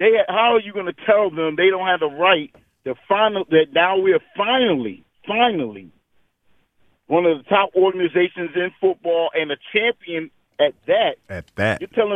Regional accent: Philadelphia, Pennsylvania, United States; Now, first of all, I'm not from the Northeast. I'm from North Philly.

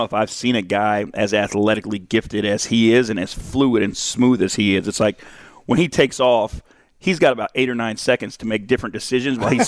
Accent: Denver, Colorado, United States; But we grew up together in the Denver area.

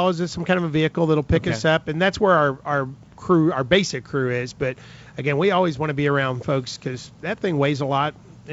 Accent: Kentucky, United States; I do a lot of rural flying. I'm from Kentucky.

